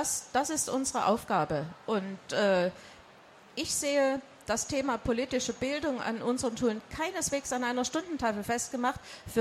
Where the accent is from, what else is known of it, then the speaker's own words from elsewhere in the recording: Saxony, Germany; Da bin ich eine Sächsin und da kämpfe ich auch für unsere Lehrerschaft